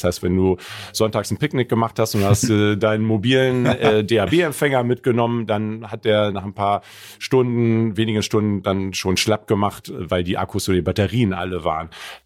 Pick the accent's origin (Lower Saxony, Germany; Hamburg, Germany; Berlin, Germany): Lower Saxony, Germany; Hanover; ich bin in Hannover aufgewachsen